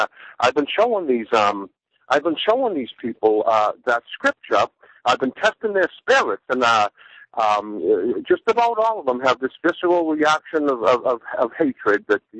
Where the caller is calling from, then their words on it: Massachusetts, United States; from Massachusetts.